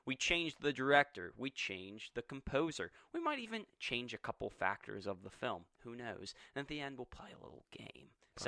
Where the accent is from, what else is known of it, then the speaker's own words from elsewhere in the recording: United States; I mean, I'm American. I've been saying it Bela.